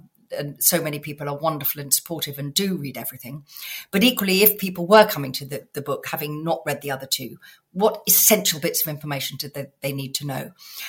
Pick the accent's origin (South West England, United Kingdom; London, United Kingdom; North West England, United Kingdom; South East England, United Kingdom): South East England, United Kingdom; I grew up in Sussex. I live in Sussex.